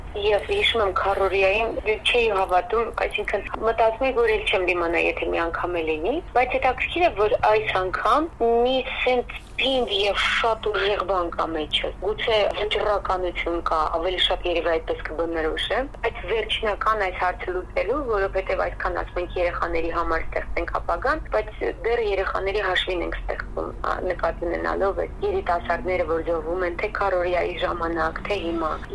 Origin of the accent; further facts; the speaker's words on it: Nagorno-Karabakh, Azerbaijan; ես ինքս արցախցի եմ, բոլորին բարեկամները ուղուն են, բոլորն այնտեղ են